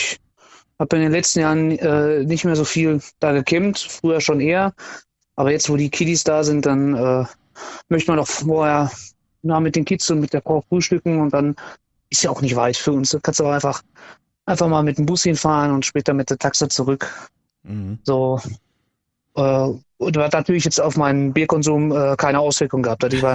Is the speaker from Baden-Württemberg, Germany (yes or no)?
no; Gelsenkirchen, North Rhine-Westphalia, Germany; Ja, aber wir sind wirklich absolute Original-Gelsenkirchener. So nicht einmal irgendwie weggezogen, innerhalb von Gelsenkirchen mal immer so umgezogen